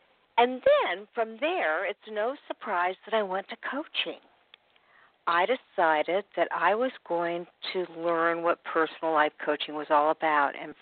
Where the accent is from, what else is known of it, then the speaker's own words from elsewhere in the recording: Indianapolis, Indiana, United States; I'm from Indianapolis, Indiana, and I had done DJing, so I kind of knew what I was doing.